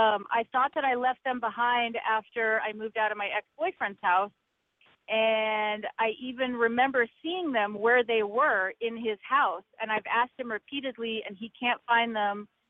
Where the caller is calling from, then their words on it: Eugene, Oregon, United States; I'm calling from Eugene right now.